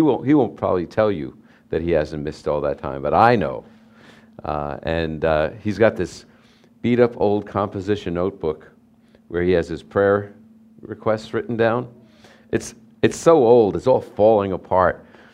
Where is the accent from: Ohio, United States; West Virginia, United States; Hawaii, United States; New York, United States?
New York, United States; Okay, I'm from New York.